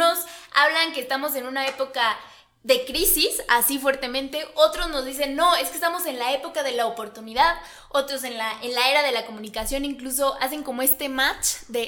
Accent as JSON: {"language": "Spanish", "country": "Mexico", "said": "como mexicanos, como ciudadanos y como personas, tenemos la responsabilidad de empezar a hacer algo"}